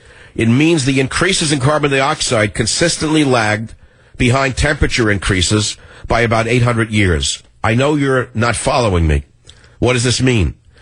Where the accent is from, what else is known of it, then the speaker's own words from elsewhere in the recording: California, United States; I would live for the day that I see this happen in California, my home state.